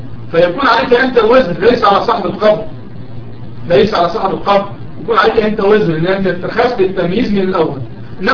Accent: Egypt; هذا مثلا بالنسبة للمقابر اللي هي مشهورة عندنا في مصر مثلا وفي غيرها من بعض البلدان

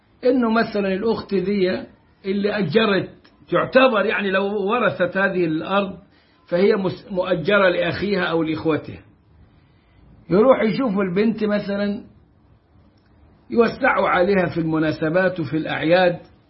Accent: Egypt; وبالتالي أغلب الناس عندنا، أقول أغلب الناس عندنا في مصر

